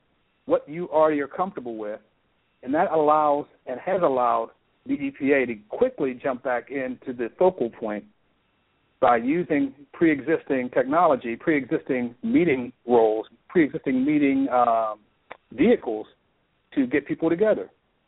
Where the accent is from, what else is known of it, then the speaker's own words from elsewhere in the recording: New Jersey, United States; now in Texas, United States; I moved here from New Jersey. New Jersey is an entirely different culture than Texas, right?